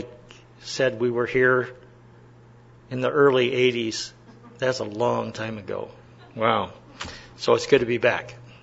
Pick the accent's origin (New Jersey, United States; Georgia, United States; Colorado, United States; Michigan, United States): Colorado, United States; Colorado Springs; also born or lived in Denver; My wife and I are natives of Colorado Springs. We grew up in Colorado Springs, and got married, had three kids, and then decided to go to Bible college after that.